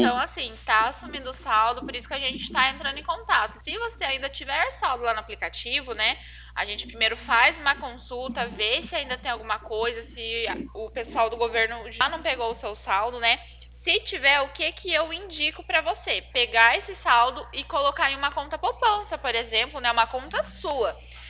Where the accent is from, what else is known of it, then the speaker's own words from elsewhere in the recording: Cornélio Procópio, Paraná, Brazil; Eu sou a de Cornélio Procópio.